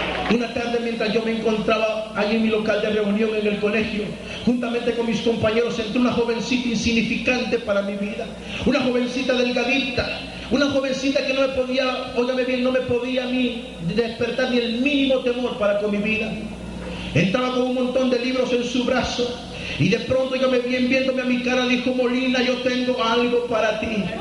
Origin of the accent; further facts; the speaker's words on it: Soyapango, San Salvador, El Salvador; me enviaron, óigame bien, a Soyapango, el lugar de donde yo soy originario.